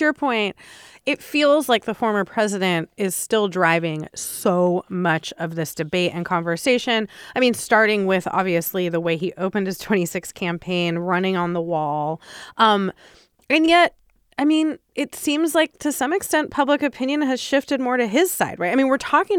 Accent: San Diego, California, United States; I grew up in San Diego

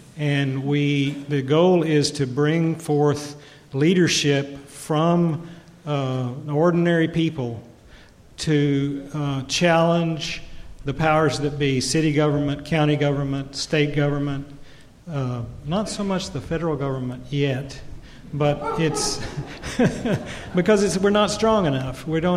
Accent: Austin, Texas, United States; I'm from Austin, Texas. We have Austin Interfaith.

